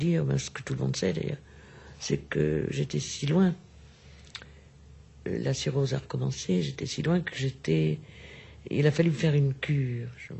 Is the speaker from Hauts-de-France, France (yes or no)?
yes; Hauts-de-France, France